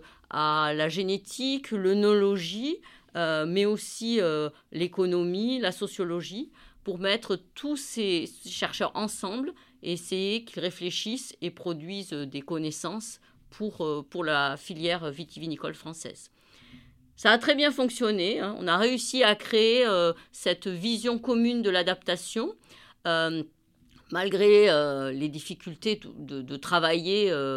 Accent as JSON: {"language": "French", "region": "Auvergne-Rhône-Alpes", "country": "France", "said": "d'origine agricole, du milieu agricole. Mes parents étaient agriculteurs, mais pas viticulteurs. Je viens de la Drôme, hein, donc je ne suis pas originaire de la région bordelaise."}